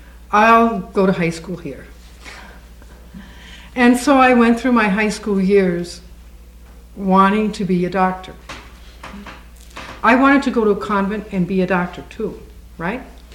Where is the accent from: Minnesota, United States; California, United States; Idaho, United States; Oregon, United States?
Minnesota, United States; So I was brought up in Minnesota. I was brought up in a Catholic home.